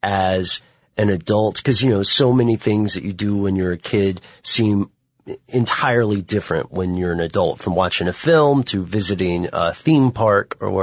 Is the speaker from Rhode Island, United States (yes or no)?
no; Tennessee, United States; I have, but you know I'm from Tennessee, so I have seen